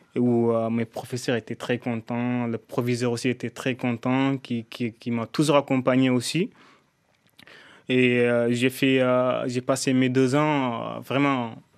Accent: Senegal; now in France; Oui, je viens du Sénégal.

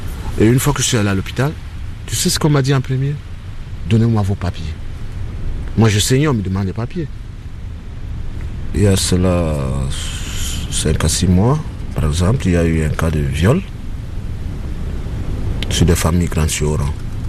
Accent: Cameroon; moved away; Je suis allé du Cameroun vers le Nigeria, vers le Bénin, le Togo, le Ghana, la Côte d'Ivoire, le Burkina Faso, le Mali, le Niger.

